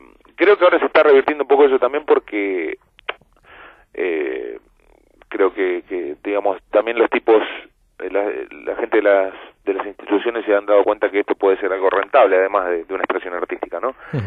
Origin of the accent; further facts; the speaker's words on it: Mendoza, Argentina; born there; yo soy de Mendoza, soy nacido en Mendoza, en la provincia de Mendoza, que es una provincia que está sobre la cordillera de los Andes, cerca, es una provincia limítrofe con Chile, está a la altura de Santiago de Chile.